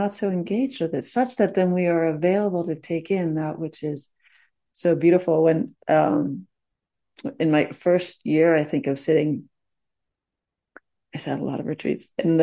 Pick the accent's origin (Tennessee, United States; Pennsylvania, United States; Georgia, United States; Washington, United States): Pennsylvania, United States; Pittsburgh; I'm from Pittsburgh.